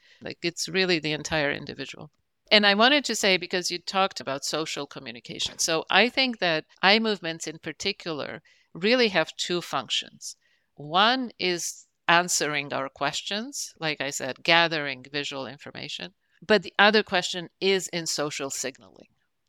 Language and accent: English; Israel; You asked how growing up in Israel influenced where I am.